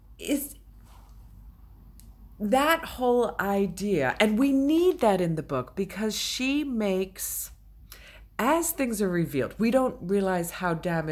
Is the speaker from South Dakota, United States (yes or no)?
no; New York, United States; One thing I would say is that as an American, I think I'm, and as a New Yorker in particular, I am much more schooled in the ways of therapy